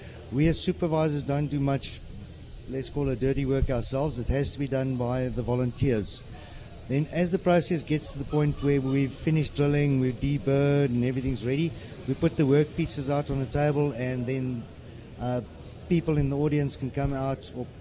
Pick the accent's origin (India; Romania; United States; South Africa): South Africa; Pretoria, Gauteng; I'm from Pretoria, South Africa